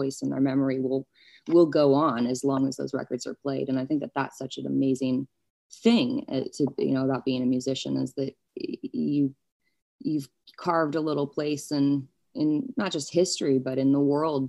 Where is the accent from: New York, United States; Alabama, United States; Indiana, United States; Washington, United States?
New York, United States; Cause I grew up in New York